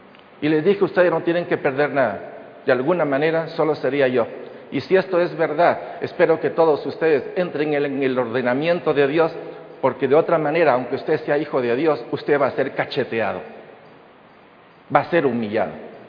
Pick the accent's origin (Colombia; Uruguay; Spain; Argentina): Spain; born there; Así fue como nací en España, en viñedos, trabajando en viñedos y con mulas.